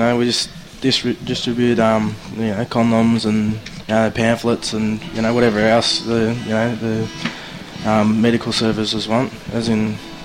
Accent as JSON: {"language": "English", "town": "Melbourne", "region": "Victoria", "country": "Australia", "tie": "born or raised there", "also_born_or_lived": "Shepparton", "said": "Yeah, I'm from Melbourne. I was born here in Shep, actually, and moved to Melbourne when I was probably one, so..."}